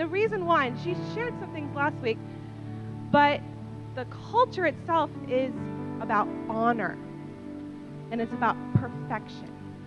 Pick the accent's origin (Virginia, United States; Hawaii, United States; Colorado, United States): Hawaii, United States; But I was raised in Hawaii, and I was very engrossed in the Japanese culture, because 40% of Hawaii actually is Japanese.